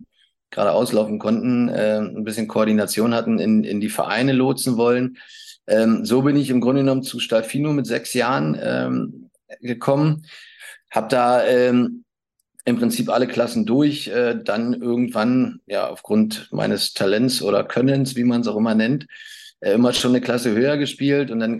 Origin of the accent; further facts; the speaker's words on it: East Germany, Germany; Wir sind halt im Ostteil des Landes aufgewachsen